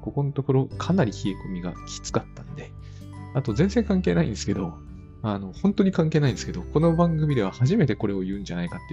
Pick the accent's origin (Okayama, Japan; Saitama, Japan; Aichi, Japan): Saitama, Japan; ちょっと私の地元から少し、いや、わずか10分北に上がると川越という、ところがあるんですけど